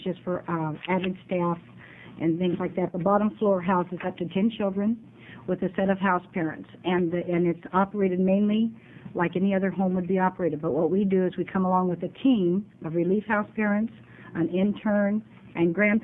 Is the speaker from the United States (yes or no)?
yes; Illinois, United States; I was raised in Illinois, so I was familiar with some child care programs